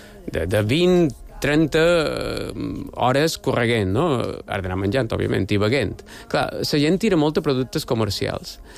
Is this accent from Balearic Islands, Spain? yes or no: yes; Balearic Islands, Spain; som mallorquins